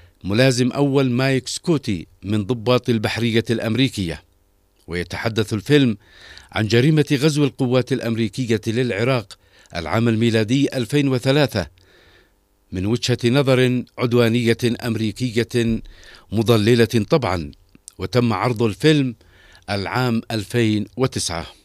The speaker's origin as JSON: {"language": "Arabic", "country": "Yemen", "said": "أما نحن كيمنيين واجهنا وما نزال هذا التوحش العدواني الإجرامي طيلة هذه السنوات العشر"}